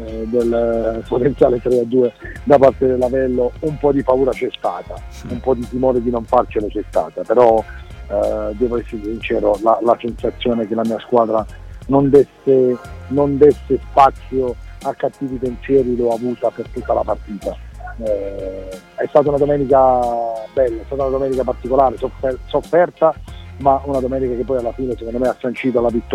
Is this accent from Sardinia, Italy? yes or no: no; Taranto, Apulia, Italy; io da Tarantino ero ragazzino, avevo 14 anni